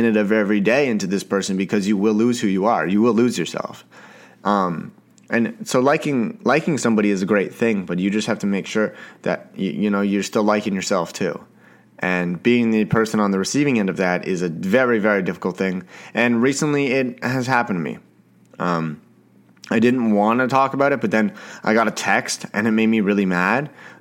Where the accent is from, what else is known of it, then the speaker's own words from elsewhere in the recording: Canada; Sorry, I am a Canadian boy.